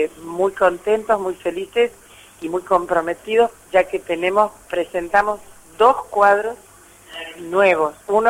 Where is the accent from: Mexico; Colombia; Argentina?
Argentina; Carlos Paz, Córdoba; moved away as an adult; also born or lived in Ramos Mejía; now in Chilecito, Argentina; Me crié en Carlos Paz.